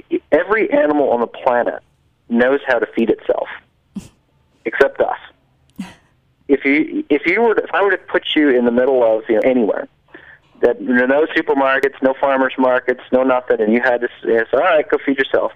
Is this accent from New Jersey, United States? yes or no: yes; New Jersey, United States; I mean, I grew up in New Jersey.